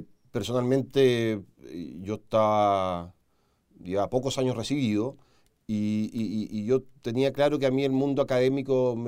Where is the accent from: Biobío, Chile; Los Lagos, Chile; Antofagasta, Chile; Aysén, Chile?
Biobío, Chile; Concepción; now in Santiago, Chile; Yo soy de Concepción y viví toda mi vida en Concepción, salvo estos últimos 3 años que estoy en Santiago.